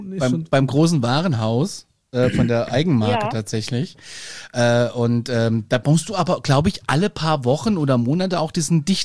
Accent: Kassel, Hesse, Germany; Wir sind ja aus Kassel, der Stadt des gehacktes Brötchen quasi.

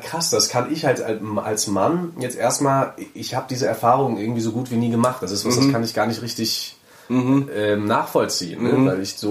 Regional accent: Lüdenscheid, North Rhine-Westphalia, Germany; ich bin ja in Lüdenscheid aufgewachsen, 80.000 Einwohner irgendwie, also so eine kleine Stadt einfach

